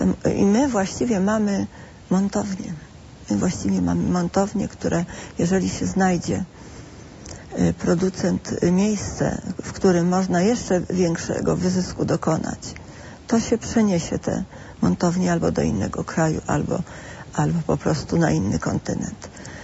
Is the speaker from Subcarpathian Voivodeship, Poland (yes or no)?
yes; Dębica, Subcarpathian Voivodeship, Poland; Do województwa podkarpackiego, tak powiem ogólnie